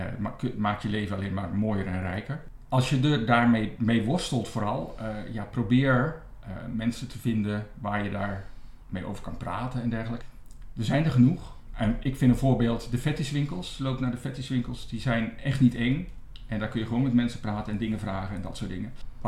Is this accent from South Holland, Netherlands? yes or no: yes; Gorinchem, South Holland, Netherlands; Ik kom niet uit Amsterdam. Ik kom uit Gorinchem. Een prima plaats om te wonen. Alleen, ik voelde me daar eenzaam.